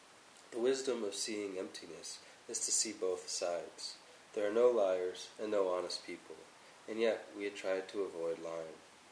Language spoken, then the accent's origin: English; Japan; English is a second language; I was born in Japan and grew up in Japanese society and cannot be completely free of a Japanese way of thinking and behaving.